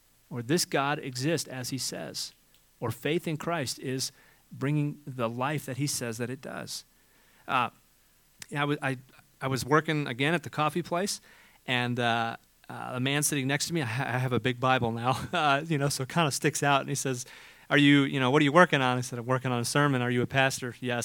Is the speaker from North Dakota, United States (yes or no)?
no; Cleveland, Ohio, United States; I'm thinking, I'm 35 from Cleveland, you know